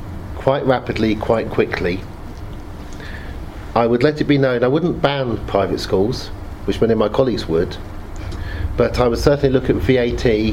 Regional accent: Oxford, South East England, United Kingdom; When I grew up in Oxford, I went to Cheyne School. Next door was Magdalen College Boys.

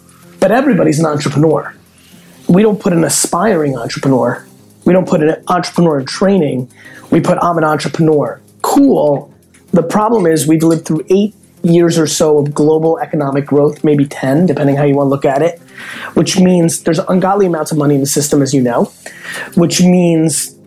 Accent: United States; is a far greater gift to me than I grew up in America or, you know, am a white male.

